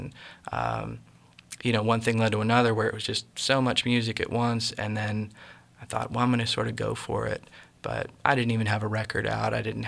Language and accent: English; Shaler, Pennsylvania, United States; I grew up in Shaler, you know, just outside of Pittsburgh, and played guitar probably since 8th grade, 9th grade.